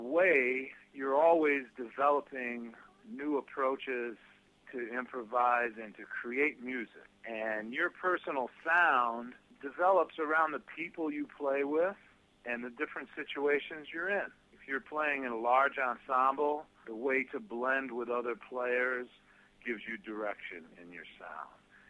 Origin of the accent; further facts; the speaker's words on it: Cleveland, Ohio, United States; growing up around Cleveland and around all the players that my dad was playing with, I became very comfortable playing within that world